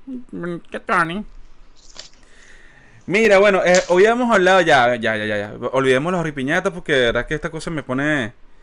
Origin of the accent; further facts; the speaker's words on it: Maracay, Aragua, Venezuela; Es que nosotros venimos de Maracay.